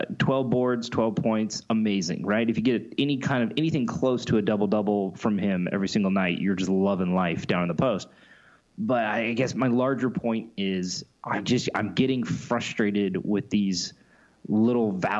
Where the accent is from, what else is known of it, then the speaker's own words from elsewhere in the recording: Portland, Oregon, United States; now in Los Angeles, United States; I was like, I'm from Portland.